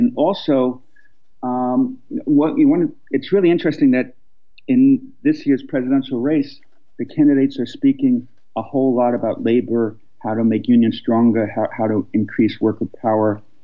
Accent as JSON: {"language": "English", "region": "New York", "country": "United States", "tie": "born or raised there", "said": "I grew up in New York. I went to schools in New York, and we learned some about unions"}